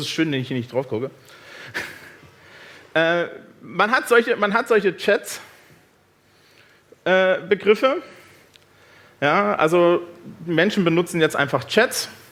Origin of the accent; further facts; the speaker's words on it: Germany; born there; Also ich bin 81 in der DDR geboren